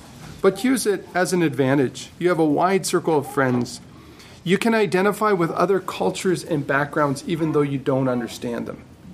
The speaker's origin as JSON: {"language": "English", "country": "Guatemala", "tie": "born or raised there", "said": "as a third culture kid growing up in Guatemala, I have this little theory"}